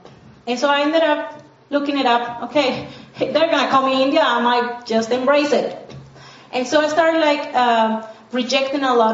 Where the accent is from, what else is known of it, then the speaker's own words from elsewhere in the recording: Colombia; I'm a storyteller performer. I'm from Colombia, South America.